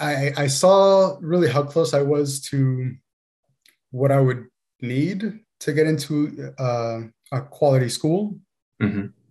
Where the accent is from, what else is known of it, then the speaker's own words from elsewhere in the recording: Miami, Florida, United States; now in San Francisco, United States; I, you know, went from my hometown in Miami out to Boston. Was able to live in New York for just kind of like a gap year.